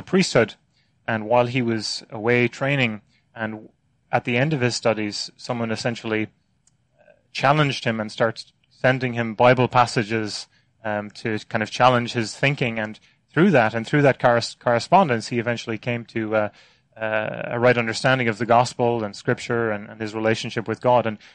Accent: Munster, Ireland; accent: Cork; stereotypical Cork accent, as some of perhaps your Cork listeners might attest to. But I was born in Ireland in County Cork

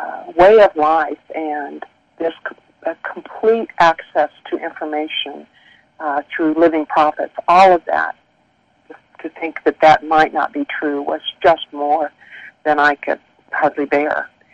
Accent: Albuquerque, New Mexico, United States; And I came back to Albuquerque, New Mexico, my hometown, for work during the summer between my junior and senior years at BYU.

